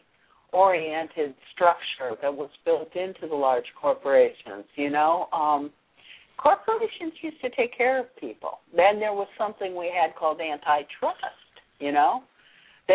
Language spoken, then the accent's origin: English; Rochester, New York, United States; You know, hey, I'm a Kodak kid. I was raised on Kodak stock. I went to the best schools because of that. You know, I'm from Rochester, New York.